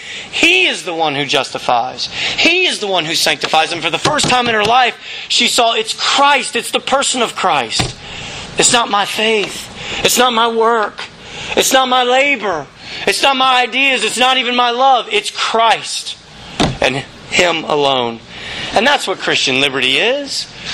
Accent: Louisiana, United States; Growing up in Louisiana, there was water everywhere.

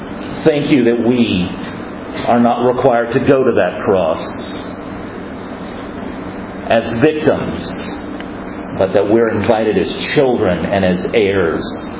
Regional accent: Florida, United States; I come from Florida, and several years ago I heard the story of a little boy who in the summertime ran out behind his house

